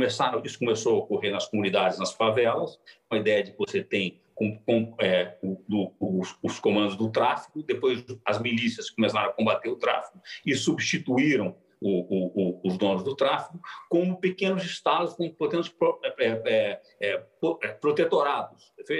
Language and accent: Portuguese; Rio de Janeiro, Brazil; é o Rio de Janeiro, e é o estado, o meu estado, onde eu nasci, onde eu cresci, onde eu vivi grande parte da minha vida